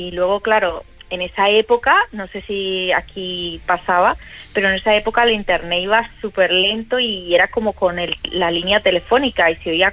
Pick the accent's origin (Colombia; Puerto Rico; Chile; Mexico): Colombia; now in Spain; Yo soy colombiana, mi esposo es español